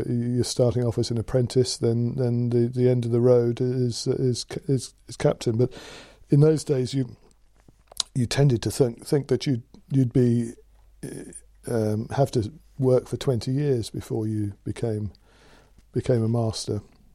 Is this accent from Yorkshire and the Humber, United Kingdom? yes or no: no; Epsom, South East England, United Kingdom; born there; I was born in Epsom in Surrey on the 7th of October 1949.